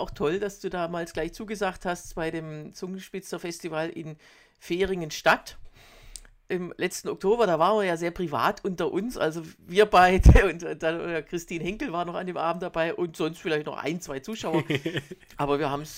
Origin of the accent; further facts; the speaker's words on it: Baden-Württemberg, Germany; accent: Swabian; und da haben wir dann bei der Vorbereitung und bei den Proben auch so ein bisschen geschwäbelt